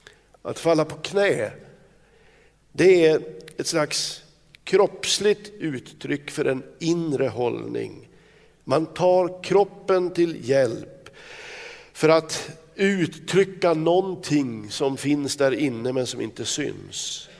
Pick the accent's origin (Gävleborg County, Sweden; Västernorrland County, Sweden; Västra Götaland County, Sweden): Västernorrland County, Sweden; Kramfors; På den sista bänkraden i Philadelphia i Kramfors, där jag växte upp.